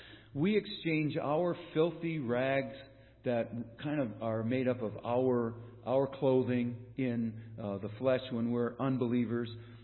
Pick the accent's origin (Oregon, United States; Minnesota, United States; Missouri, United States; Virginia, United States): Minnesota, United States; I was raised in Minnesota, not in a Christian home. Didn't go to church.